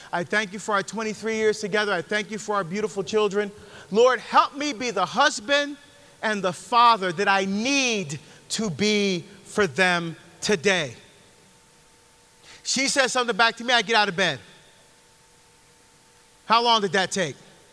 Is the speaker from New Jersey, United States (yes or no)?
yes; New Jersey, United States; I'm from Jersey, right? Meat and potatoes Catholic, man. Meat and potatoes Catholic.